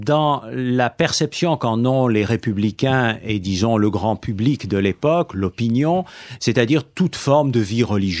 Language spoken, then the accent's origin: French; Auvergne-Rhône-Alpes, France; Oui, c'est ma terre natale